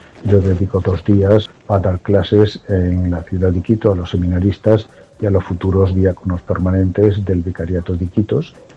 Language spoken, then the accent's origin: Spanish; Almadén, Castilla-La Mancha, Spain; also born or lived in Zambia; soy natural de Almadén y fui ordenado en Ciudad Real en 1986.